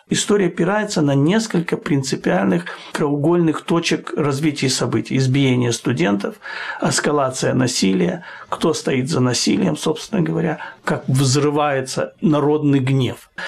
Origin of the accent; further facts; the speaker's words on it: Kyiv, Ukraine; Может быть, потому что я киевлянин.